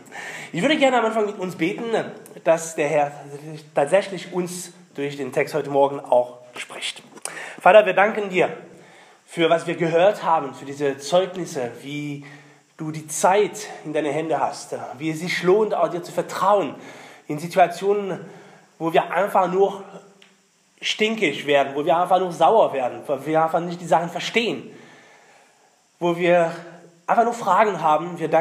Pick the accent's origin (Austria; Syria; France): France; Brittany; German is a second language; now in Germany; Mein Akzent verrät, ich bin aus Frankreich, seit 99 in Deutschland.